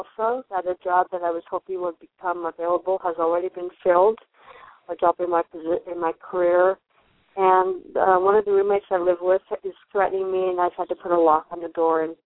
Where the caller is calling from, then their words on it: Colorado, United States; I'm calling from Colorado.